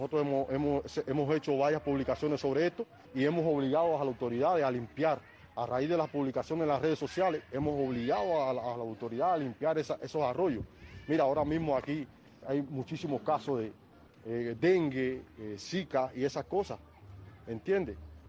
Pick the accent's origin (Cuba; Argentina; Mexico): Cuba; como cubano, hijo legítimo de esta tierra que me vio nacer y me vio crecer